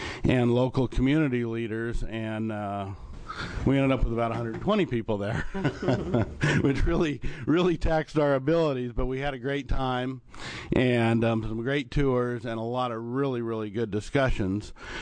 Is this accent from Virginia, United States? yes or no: no; Burns, Oregon, United States; I grew up in Burns